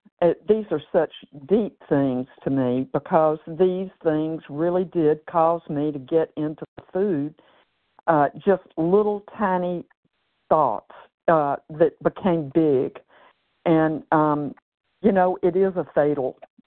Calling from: Tennessee, United States; also from Tennessee.

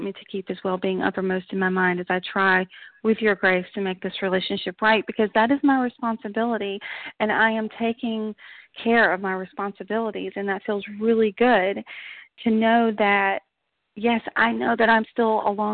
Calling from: Knoxville, Tennessee, United States; I'm calling from Knoxville, Tennessee.

